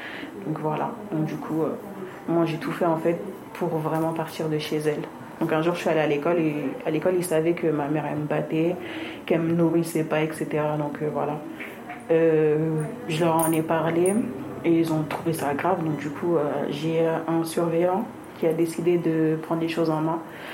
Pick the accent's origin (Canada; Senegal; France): Senegal; also born or lived in Mali; Parce que moi, je suis sénégalaise et malienne.